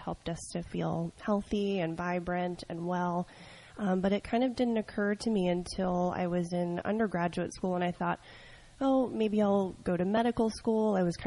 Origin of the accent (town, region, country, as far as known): New York, United States; born or raised there